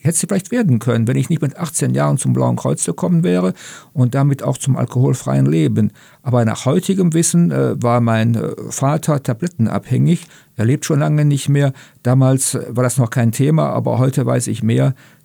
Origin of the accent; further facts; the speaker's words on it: Radevormwald, North Rhine-Westphalia, Germany; Ich komme aus Rade vom Wald, also gar nicht weit weg von hier